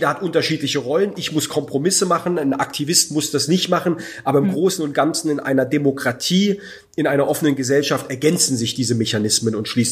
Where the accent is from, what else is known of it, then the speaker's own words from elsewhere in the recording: Heidelberg, Baden-Württemberg, Germany; Das war, als in Heidelberg, in meiner Heimat und Geburtsstadt, Nazis demonstrieren wollten